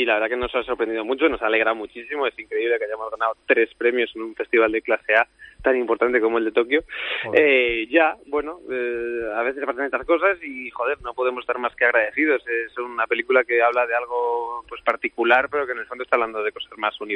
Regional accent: Madrid, Community of Madrid, Spain; yo soy madrileño y soy del Barça

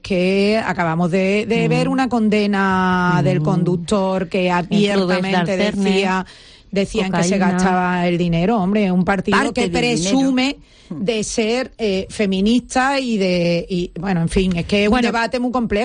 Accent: Andalusia, Spain; Para mí, como andaluza, en una situación donde mi comunidad autónoma tenía unos problemas de paro

